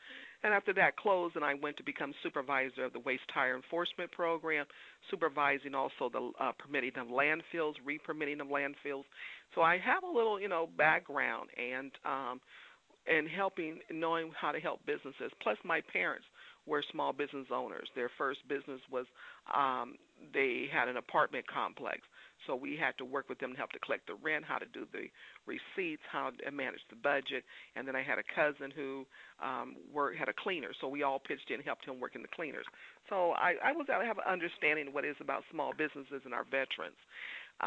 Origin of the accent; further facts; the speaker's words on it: Oakland, California, United States; I was raised in Northern California in East Oakland. My father was in the Navy.